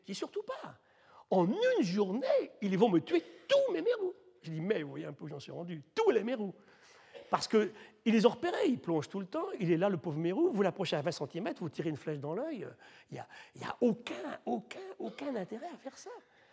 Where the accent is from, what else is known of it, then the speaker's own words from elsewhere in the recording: France; on a un sésame en Aix-en-Provence, chez nous, en France.